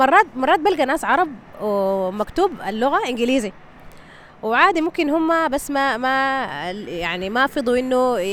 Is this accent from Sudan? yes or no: yes; Sudan; نحن بنتكلم سوداني والناس دي ما بتفهم السوداني